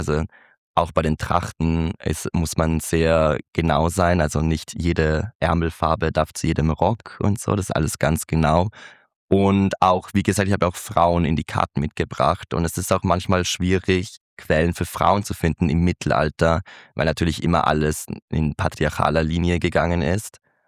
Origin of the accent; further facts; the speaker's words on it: Vorarlberg, Austria; ich komme natürlich aus Vorarlberg